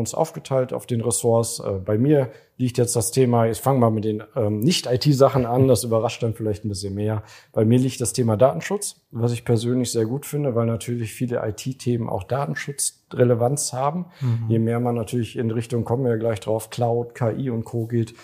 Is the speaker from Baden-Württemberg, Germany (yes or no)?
no; Münster, North Rhine-Westphalia, Germany; ursprünglich geboren, aufgewachsen im schönen Münster. Da haben wir einen kurzen Ausflug nach Berlin gemacht, noch während der Schulzeit. Dann wieder zurück nach Münster zum Studium gekommen.